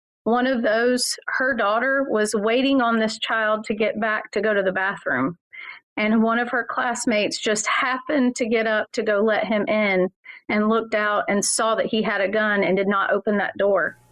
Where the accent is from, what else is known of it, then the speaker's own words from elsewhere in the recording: Winder, Georgia, United States; I was born and raised here in Winder. This is my home. I've lived here 45 years.